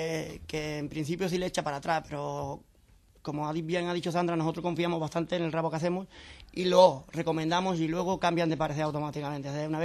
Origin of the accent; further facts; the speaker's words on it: Andalusia, Spain; now in Madrid, Spain; llevo muchos años en Madrid y soy andaluz